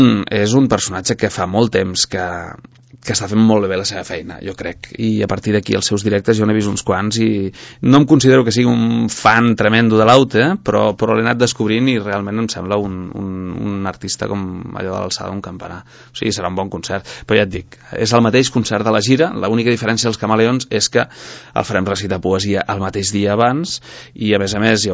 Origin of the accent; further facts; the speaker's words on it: Sant Cugat del Vallès, Catalonia, Spain; és que jo sóc de Sant Cugat